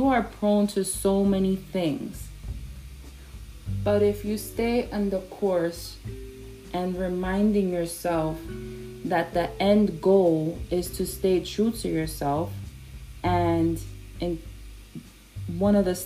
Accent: New York City, New York, United States; coming from a New York City state of mind, born and raised in the Bronx

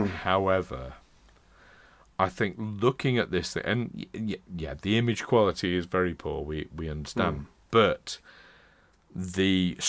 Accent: Doncaster, Yorkshire and the Humber, United Kingdom; Right in the depths of the sea of Doncaster. You've got it in for Doncaster. my hometown.

